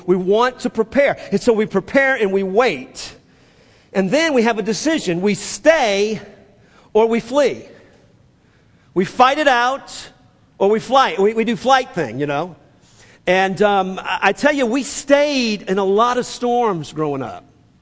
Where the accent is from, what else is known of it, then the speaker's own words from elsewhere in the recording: New Orleans, Louisiana, United States; In growing up in New Orleans, it was the hurricane season that we always paid a close attention to.